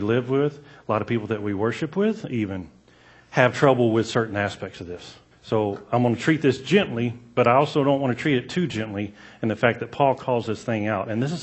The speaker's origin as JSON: {"language": "English", "region": "the South", "country": "United States", "tie": "born or raised there", "said": "I grew up in the South. My dad was a Southern Baptist preacher for 30-something years."}